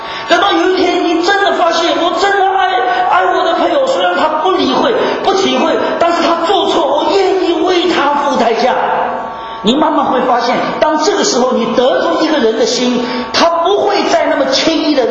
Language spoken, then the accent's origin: Chinese; Shanghai, China; 我们打了架以后发现他也从上海来，我也从上海来